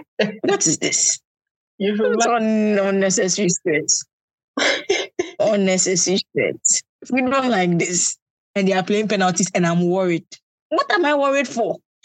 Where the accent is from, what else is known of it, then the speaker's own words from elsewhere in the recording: Ghana; Like, and I am a Ghanaian.